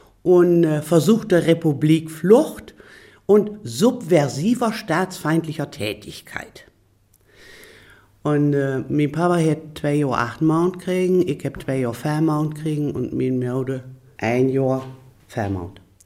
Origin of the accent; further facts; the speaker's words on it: Germany; Ich bin aufgewachsen in Harz